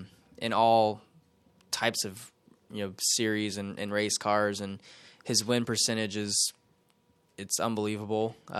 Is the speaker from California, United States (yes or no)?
yes; California, United States; It's California, Southern California. I'm from Northern, so it's still 6.5 hours or so from where I grew up.